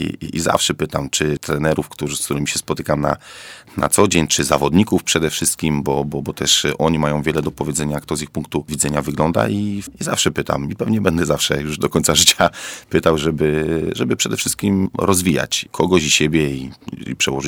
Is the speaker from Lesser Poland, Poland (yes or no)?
yes; Kraków, Lesser Poland, Poland; ja akurat wychowałem się w Nowej Hucie